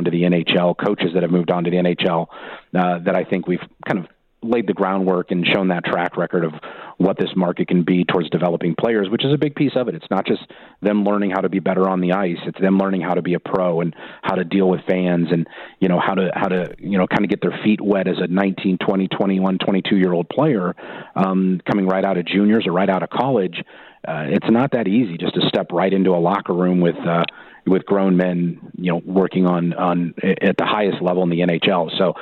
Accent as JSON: {"language": "English", "town": "Cleveland", "region": "Ohio", "country": "United States", "tie": "born or raised there", "said": "I grew up in Cleveland, Ohio, so I experienced that firsthand on the football side of things when the Browns left town."}